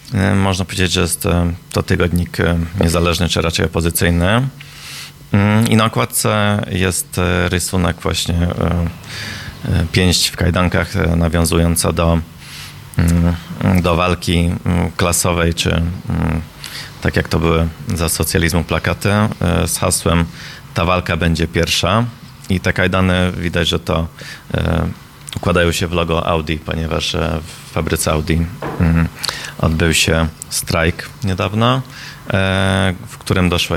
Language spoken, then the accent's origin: Polish; Budapest, Hungary; also born or lived in Warsaw; Urodzony w Warszawie, ale wychowany w Budapeszcie, wychowałem się w Budapeszcie.